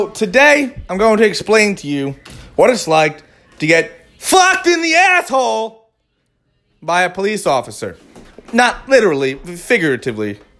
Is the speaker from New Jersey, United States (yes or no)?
yes; New Jersey, United States; moved away as an adult; Granted, I grew up in New Jersey my entire life until I was like 20, going on 21. Then I moved out.